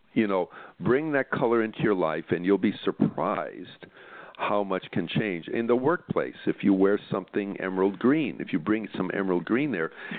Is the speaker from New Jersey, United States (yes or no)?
no; Chicago, Illinois, United States; You know, I grew up in Chicago, and it got cold there, and you wore some pretty dark colors